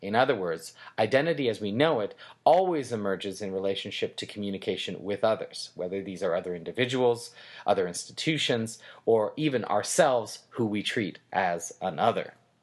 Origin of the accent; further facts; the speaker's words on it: Canada; things that I like because I'm Canadian